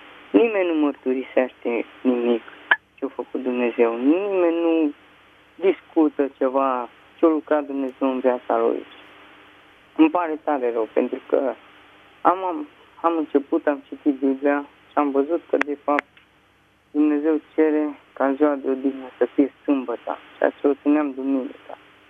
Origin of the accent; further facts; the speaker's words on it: Aiud, Alba County, Romania; sunt din Aiud